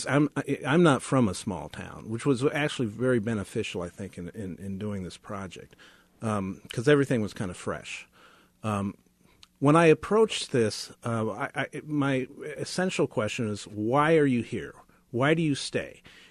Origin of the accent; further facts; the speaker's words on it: Des Moines, Iowa, United States; My own father actually went. I grew up in Des Moines.